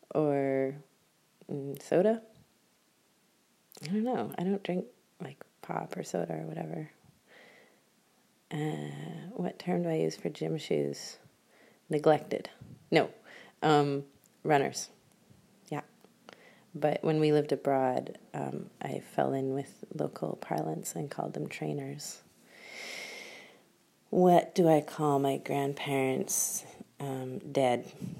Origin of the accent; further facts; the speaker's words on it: Vancouver, British Columbia, Canada; I am from Vancouver, British Columbia, the most beautiful place on earth.